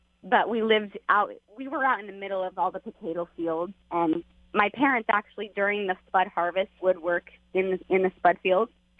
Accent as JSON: {"language": "English", "region": "Idaho", "country": "United States", "tie": "born or raised there", "said": "Just quiet country life. We lived out in kind of the middle of nowhere and went to a school with, I think I graduated with 45 or 48 kids. Pretty small town."}